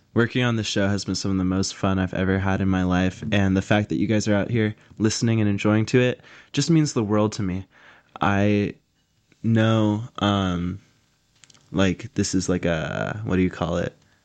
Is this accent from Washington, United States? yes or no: yes; Seattle, Washington, United States; I'm from Seattle. I have to like grunge.